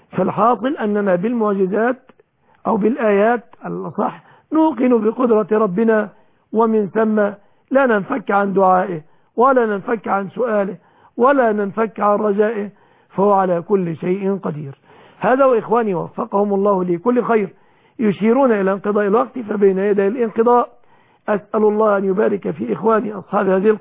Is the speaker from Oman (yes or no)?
no; Egypt; بلادنا مصر